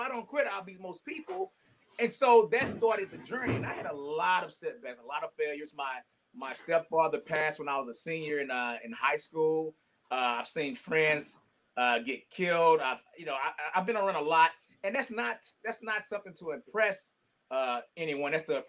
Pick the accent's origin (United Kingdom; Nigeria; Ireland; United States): United States; Fort Worth, Texas; I'm from Fort Worth. That's 25 minutes away.